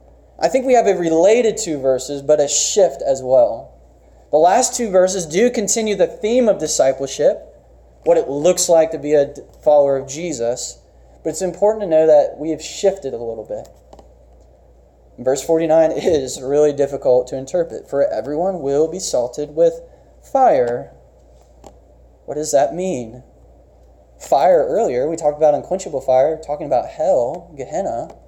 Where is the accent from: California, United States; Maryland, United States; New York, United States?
Maryland, United States; Bryans Road; I remember going to Starvin' Marvin Barbershop in Bryans Road, Maryland, that my hometown barbershop is now closed.